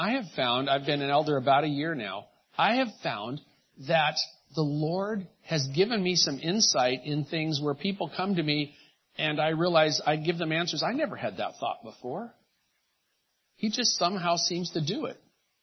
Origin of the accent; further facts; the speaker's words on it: San Leandro, California, United States; When I grew up in San Leandro, long ago, San Leandro was pretty, homogenous in terms of race, ethnicity, nationalities. Wasn't very mixed.